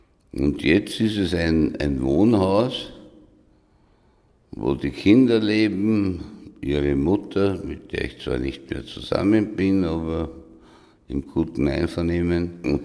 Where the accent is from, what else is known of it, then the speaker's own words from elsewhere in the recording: Wolfsgraben, Lower Austria, Austria; Der Wienerwald ist meine Heimat. Wolfsgraben, ich weiß nicht. Also ich komme immer wieder hin.